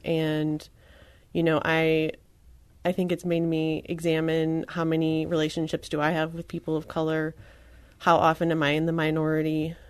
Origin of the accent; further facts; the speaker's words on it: Kirkwood, Missouri, United States; I mean, I grew up in Kirkwood. I felt like I had a wonderful education in childhood